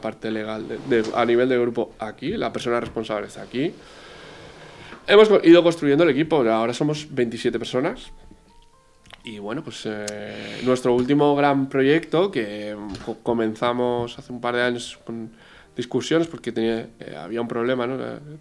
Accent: Valencia, Valencian Community, Spain; pasa que yo soy de Valencia, por eso vine aquí

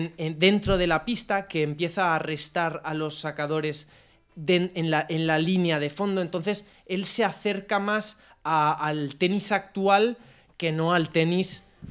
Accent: Spain; en Francia o en Italia se vive de una manera más parecida a la que la podemos vivir los españoles. Somos más latinos, más calientes

